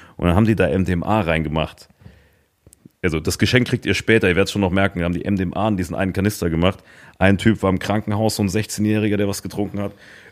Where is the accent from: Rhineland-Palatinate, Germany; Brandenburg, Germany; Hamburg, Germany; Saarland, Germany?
Saarland, Germany; Saarbrücken; Und es war im Saarland, wo ich aufgewachsen bin, ganz krass, in Saarbrücken, die Ecke